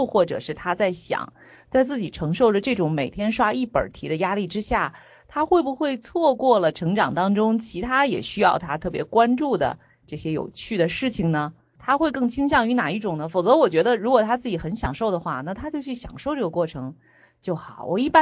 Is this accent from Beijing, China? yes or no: yes; Beijing, China; 因为我自己虽然从小的时候家是在海淀区